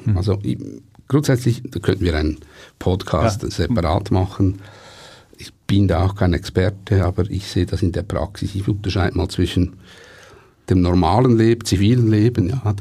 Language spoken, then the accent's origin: German; Switzerland; der Qualitätsanspruch, den wir als Schweizer haben.